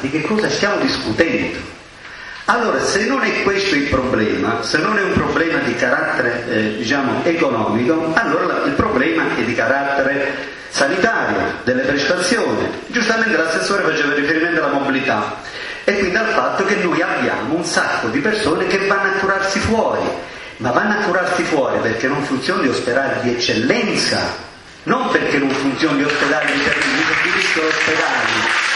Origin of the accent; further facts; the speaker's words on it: Abruzzo, Italy; io sono contento di questo come abruzzese